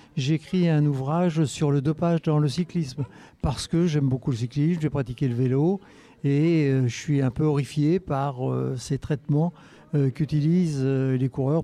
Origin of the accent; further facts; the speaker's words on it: Centre-Val de Loire, France; Parce que je suis né, j'ai vécu mon enfance en Sologne.